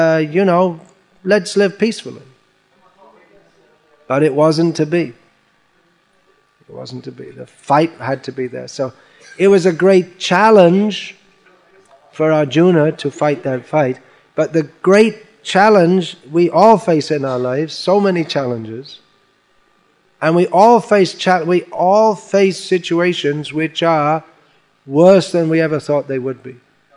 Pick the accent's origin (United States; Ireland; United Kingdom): United Kingdom; and also I'm British